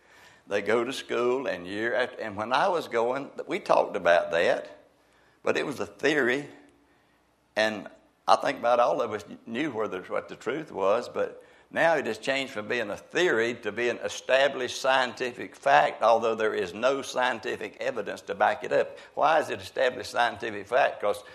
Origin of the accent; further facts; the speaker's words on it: North Carolina, United States; accent: Piedmont, North Carolina; I still talk like I'm from Piedmont, North Carolina, but I have been educated.